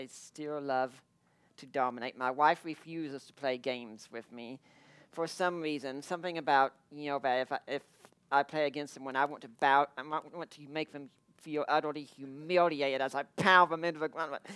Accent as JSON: {"language": "English", "town": "Corryton", "region": "Tennessee", "country": "United States", "tie": "born there", "said": "I was born in 1980 in Corryton, Tennessee, just outside of Knoxville."}